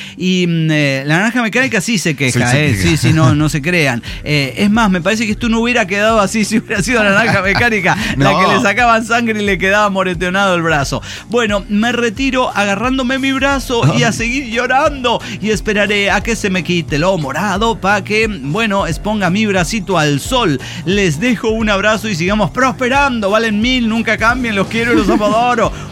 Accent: Oaxaca, Mexico; yo aguanté como buena oaxaqueña estoica

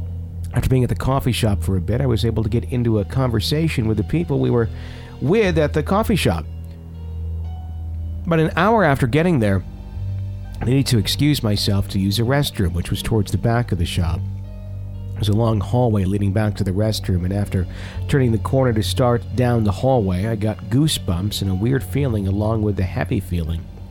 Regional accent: Fond du Lac, Wisconsin, United States; And this is a radio station that was haunted back in my hometown in Fond du Lac.

